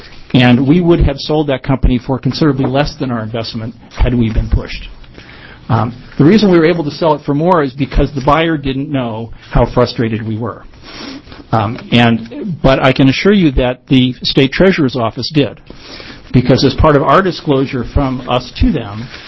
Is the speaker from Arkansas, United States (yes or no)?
no; Portland, Oregon, United States; from Portland.